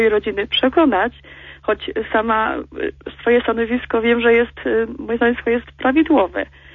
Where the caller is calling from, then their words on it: Silesian Voivodeship, Poland; Jestem słuchaczką z Górnego Śląska.